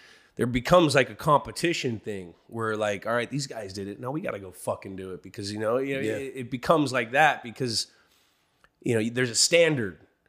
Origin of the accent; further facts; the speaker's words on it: San Francisco, California, United States; moved away as an adult; also born or lived in Boston; I know Boston better than I know San Francisco, where I grew up.